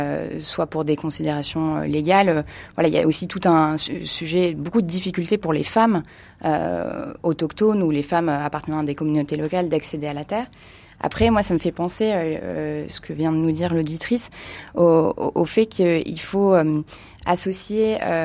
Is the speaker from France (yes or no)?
yes; France; Donc voilà, en tant que Français, on peut aussi demander à notre État